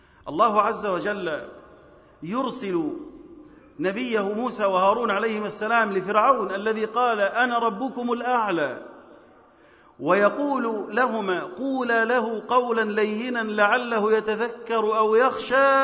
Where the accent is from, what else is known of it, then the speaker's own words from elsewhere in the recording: Egypt; اللهم احفظ بلدنا مصر